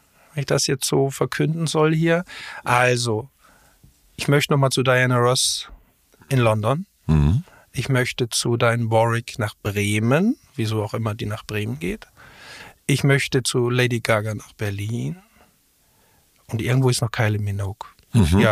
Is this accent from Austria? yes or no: yes; Styria, Austria; kriegt tatsächlich eine steirische kulinarische Ecke, wo es wirklich das gibt, wo ich herkomme.